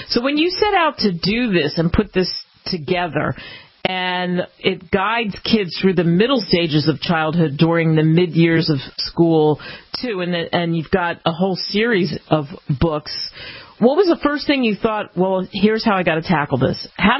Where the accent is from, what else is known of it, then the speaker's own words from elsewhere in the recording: Queens, New York, United States; And I grew up partially in New York, so it was Queens.